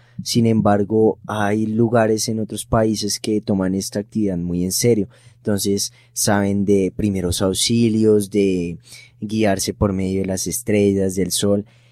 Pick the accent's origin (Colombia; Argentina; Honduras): Colombia; yo estando allá me di cuenta que Colombia, el país Colombia, es muy rico en el lenguaje. Digamos, tenemos una manera más adecuada de hablar.